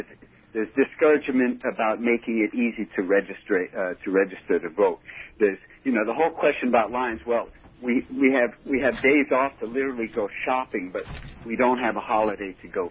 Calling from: Florida, United States; also born or lived in New York; Hi, I'm calling from Florida.

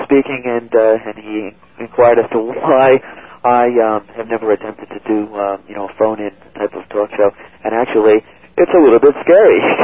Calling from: Commack, New York, United States; I'm calling from Comac.

